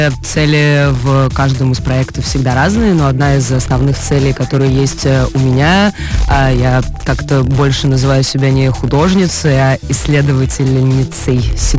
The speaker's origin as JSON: {"language": "Russian", "town": "Krasnodar", "region": "Krasnodar Krai", "country": "Russia", "tie": "born or raised there", "said": "я родилась в Краснодаре и жила здесь до учебы, до университета."}